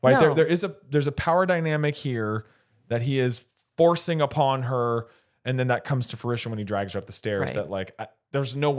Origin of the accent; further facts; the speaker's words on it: Scotland, United Kingdom; I'm Scottish.